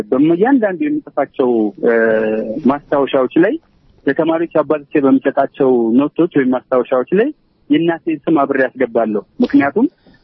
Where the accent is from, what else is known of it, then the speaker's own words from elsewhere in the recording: Negele Borana, Oromia, Ethiopia; በቀድሞ ጊዜ ጡረታ የወጡ በአፄ ኃይለ ሥላሴ ጊዜ የጡረታ ሰፈር የሚባል ውስጥ ነው ያደግኩት ከዛም ውጪ 4ኛ ክፍለ ጦርና 12ኛ ክፍለ ጦር በነጌሌ ቦርና ከተማ ውስጥ ስለነበር ከዛም አልፎ ያደግኩት በገዳ ስርዓት ውስጥ በኦሮሞ የቦርና ገዳ ስርዓት ውስጥ